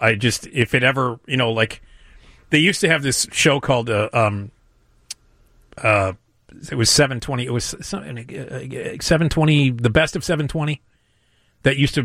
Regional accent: Australia; As an Australian, you get a straight pass because you could just call someone mate.

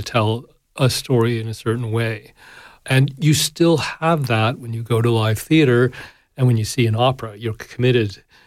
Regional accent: Victoria, British Columbia, Canada; Yeah, and I grew up on Cabro Bay.

